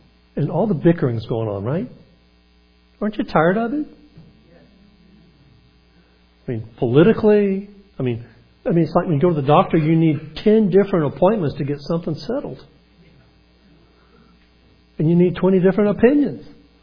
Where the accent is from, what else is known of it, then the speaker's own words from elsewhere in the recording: Alabama, United States; and I'm from Alabama. I'm a graduate.